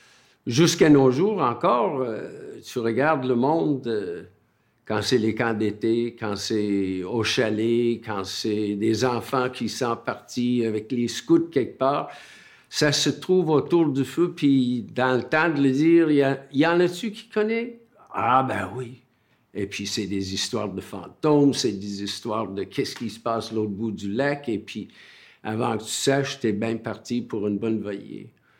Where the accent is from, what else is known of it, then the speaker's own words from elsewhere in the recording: Southwest Ireland, Ireland; French is a second language; Je suis Irlandais, je viens du sud-ouest de l'Irlande et je raconte des contes depuis 60 ans.